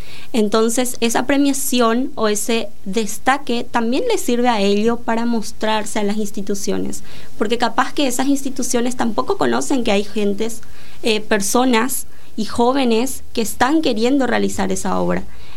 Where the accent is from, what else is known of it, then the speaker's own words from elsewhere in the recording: Minga Guazú, Alto Paraná, Paraguay; yo soy de Mingaguazú específicamente, y en mi ciudad habían tantos jóvenes sobresalientes